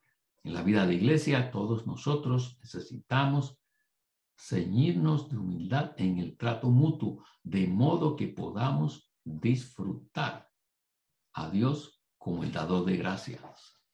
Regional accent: Puerto Rico; born there; Y yo dije, pues si yo nací aquí en Puerto Rico.

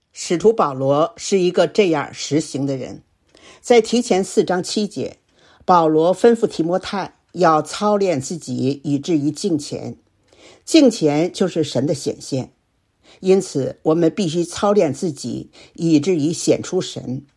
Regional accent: China; 我身为中国人，中文是我的母语。当我开始学英语的时候，我发现要熟悉英语的发音对我非常的难

